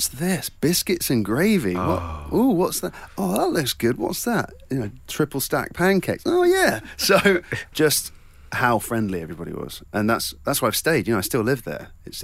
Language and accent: English; South West England, United Kingdom; I'm like, you're British? Where are you from? Like, Cornwall.